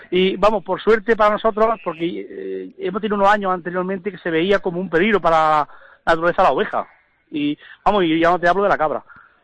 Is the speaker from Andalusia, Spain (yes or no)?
yes; Santiago-Pontones, Andalusia, Spain; somos los de Santiago Pontones, la mayoría somos transhumantes. Estamos 6 meses en esta tierra y 6 meses estamos en Sierra Morena.